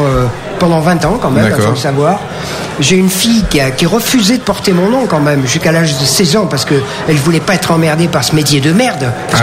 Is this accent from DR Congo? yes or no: no; France; Je suis un Français moyen et je le revendique.